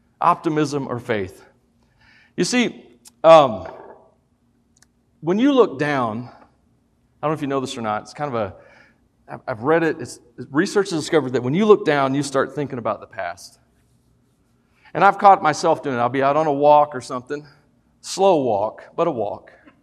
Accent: the South, United States; We're from the South. We are Southerners. We went to the North.

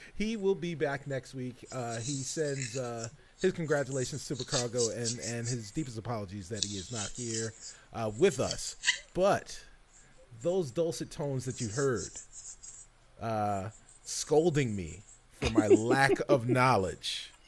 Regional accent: Bronx, New York, United States; because, you know, I'm from the Bronx and we can't speak.

